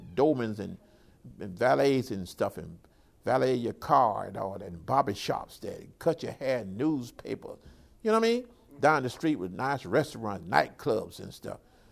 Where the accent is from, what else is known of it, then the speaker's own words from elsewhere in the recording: Fort Myers, Florida, United States; now in Miami, United States; 1943. We came from Fort Myers, Florida. I went to school for a while at Dunbar High School in Fort Myers.